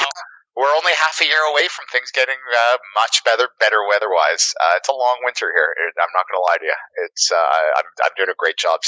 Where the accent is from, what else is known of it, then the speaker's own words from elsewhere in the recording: Canada; As a Canadian, it makes me feel very welcome because winter has almost started here, and it sucks so much.